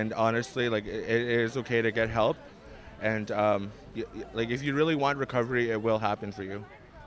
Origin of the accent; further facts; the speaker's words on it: Nova Scotia, Canada; I come from Picmobert First Nation.